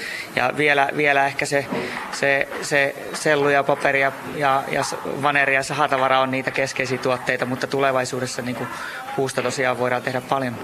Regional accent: Southwest Finland, Finland; itse olen maalta kotoisin tuolta Varsinais-Suomesta

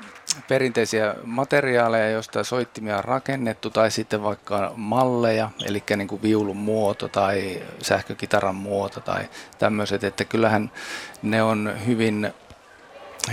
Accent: Ostrobothnia, Finland; Ja mä oon Pohjanmaalta kotoisin

